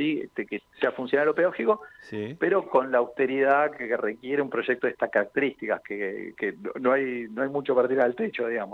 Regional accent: Argentina; estamos entre los mejores del mundo nuevamente como argentinos

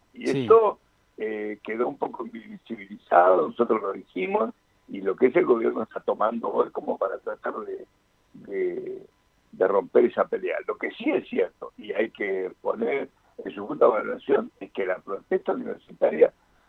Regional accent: Buenos Aires, Argentina; now in La Plata, Argentina; yo soy porteño.

